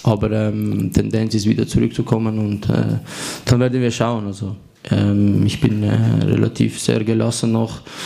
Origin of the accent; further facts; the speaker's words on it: Basel, Basel-Stadt, Switzerland; Ich bin Basler.